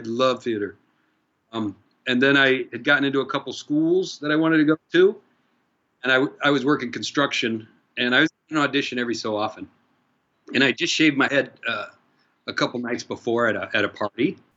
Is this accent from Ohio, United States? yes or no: yes; Ohio, United States; I'm originally from Ohio. Where I lived in Ohio, the high school didn't have a theater.